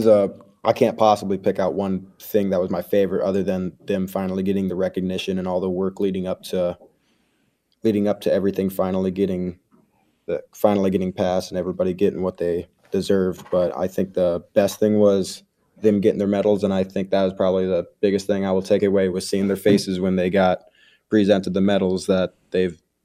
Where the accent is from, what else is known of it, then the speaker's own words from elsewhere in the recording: Iowa, United States; they'd always tell me that since I was from Iowa, that they wouldn't relay the message to them that they found it wasn't really important since I was from another state